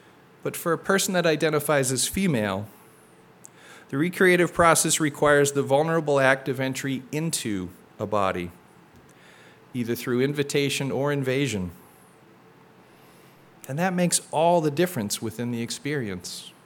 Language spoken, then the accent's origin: English; Massachusetts, United States; born there; I was born in March of 1970 to a young woman living in New York State that gave birth to me in a home for unwed mothers in central Massachusetts.